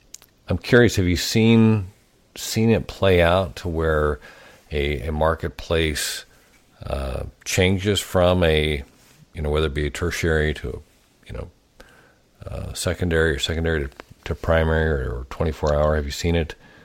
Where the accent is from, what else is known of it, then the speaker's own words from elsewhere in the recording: Kansas, United States; now in Portland, United States; I'm from the Midwest, and it's funny you bring up Lake of the Ozarks. I actually did a year down there at Osage Beach, but grew up in Kansas.